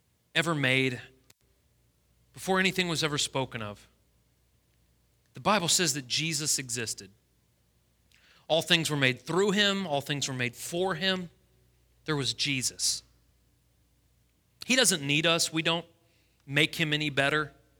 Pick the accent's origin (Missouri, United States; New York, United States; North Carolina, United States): Missouri, United States; St. Louis; born there; now in Tennessee, United States; I was born in St. Louis. My sister lives in Chicago. My dad was born in L.A. My mother was born in St. Louis. We've always lived in big cities until we moved to Tennessee.